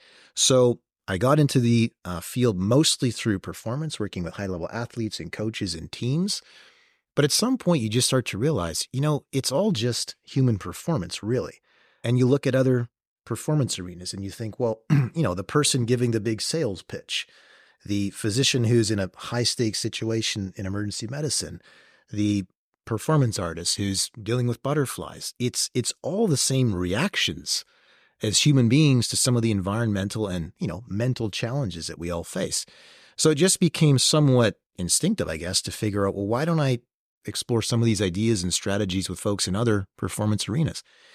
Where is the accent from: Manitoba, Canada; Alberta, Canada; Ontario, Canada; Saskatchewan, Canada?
Manitoba, Canada; Winnipeg; Well, I'm from Winnipeg, eh?